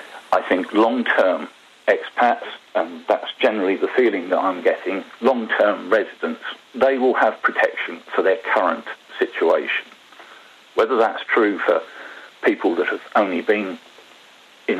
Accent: United Kingdom; I'm British and I feel that, you know, being solely British is something that I'd like.

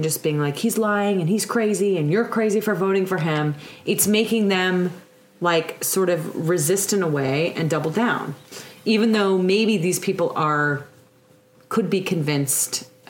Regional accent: Ohio, United States; a lot of people that I know, from growing up in Ohio that voted for Trump

